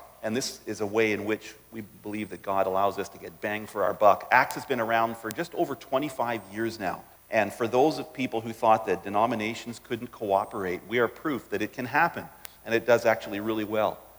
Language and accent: English; Winnipeg, Manitoba, Canada; now in British Columbia, Canada; I grew up in Winnipeg, and Winnipeg always was the West. Until you move to BC, then Winnipeg is East.